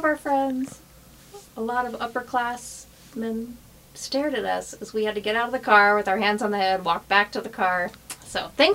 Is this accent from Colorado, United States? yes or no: yes; Boulder, Colorado, United States; So I grew up in Boulder, and I was a feral Gen X kid.